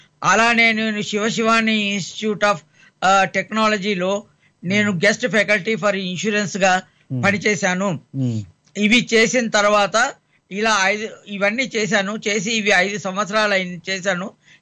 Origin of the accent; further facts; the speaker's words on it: Mumbai, Maharashtra, India; also born or lived in Peddapendyala; నేను పెద్దపెండ్యాల గ్రామం, వరంగల్ జిల్లాలో పుట్టాను. నా స్కూల్ చదువు అంతా బొంబాయిలో జరిగింది. ఎందుకంటే మా ఫాదరు బాంబేలో టెక్స్టైల్ మిల్ వర్కరు. అప్పుడు స్కూల్ ఆంధ్ర స్కూల్లో నేను 10th వరకు చదువుకున్నాను.